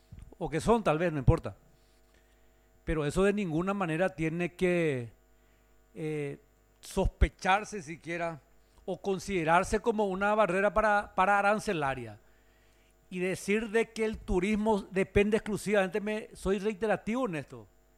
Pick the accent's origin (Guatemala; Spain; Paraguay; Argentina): Paraguay; No me interesa en absoluto, yo soy paraguayo.